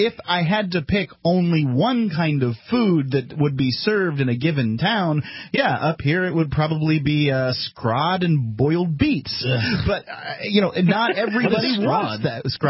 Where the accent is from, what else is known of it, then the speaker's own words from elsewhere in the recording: the South, United States; But they were the best grits I've ever had, and now, I'm from the South.